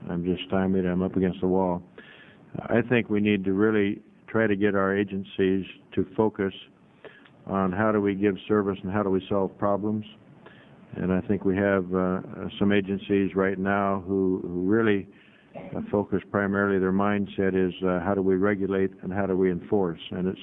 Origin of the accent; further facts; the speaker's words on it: United States; I'm from the South Coast.